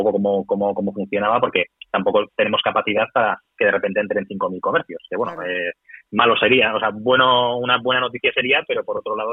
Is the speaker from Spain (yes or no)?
yes; Pasaia, Basque Country, Spain; also born or lived in San Sebastián; nací en Donosti, aunque siempre he vivido en Pasaya